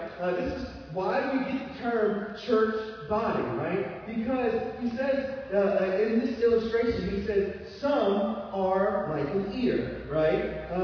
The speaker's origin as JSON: {"language": "English", "town": "Livingston", "region": "Louisiana", "country": "United States", "tie": "born or raised there", "said": "This applies to Pine Grove Baptist Church where I grew up in Livingston, Louisiana."}